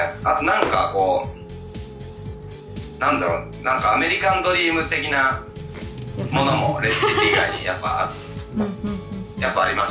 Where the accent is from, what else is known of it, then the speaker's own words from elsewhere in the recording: Gifu, Japan; 岐阜出身ですね。